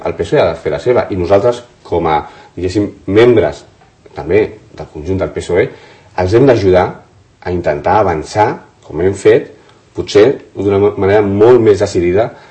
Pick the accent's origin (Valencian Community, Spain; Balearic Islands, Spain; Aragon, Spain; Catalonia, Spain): Catalonia, Spain